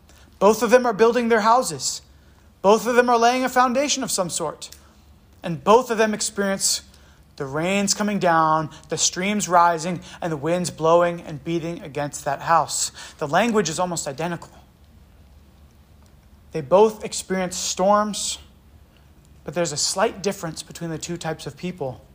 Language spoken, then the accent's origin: English; Virginia Beach, Virginia, United States; Like, I'm kind of from Virginia Beach and there's sand, right?